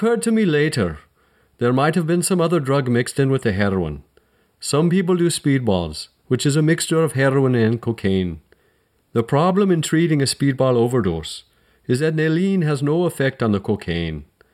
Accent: Dublin, Leinster, Ireland; I'm direct from Dublin, as I think I've told you.

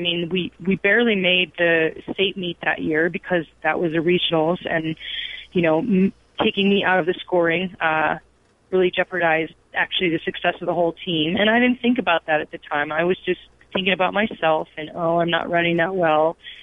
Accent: Midwest, United States; very different from growing up in the Midwest and, you know, and working out indoors.

